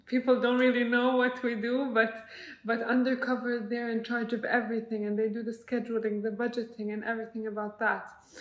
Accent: Saudi Arabia; I'm from Saudi Arabia. I'm interning here at Saffron for just the summer. I'm currently doing my undergrad in Saudi Arabia for marketing and data analytics.

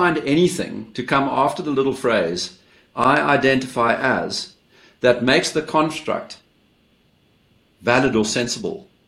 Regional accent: South Africa; born there; I could just say I was born in South Africa.

